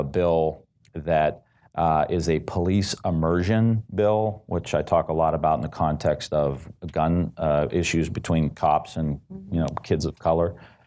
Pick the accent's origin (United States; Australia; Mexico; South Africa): United States; Ohio; So when I started, I told you I come from Northeast Ohio. I grew up Catholic. I went to Catholic schools.